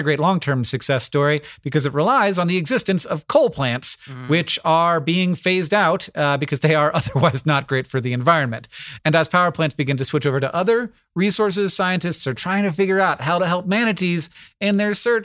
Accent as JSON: {"language": "English", "region": "Florida", "country": "United States", "tie": "born or raised there", "said": "I grew up in Florida"}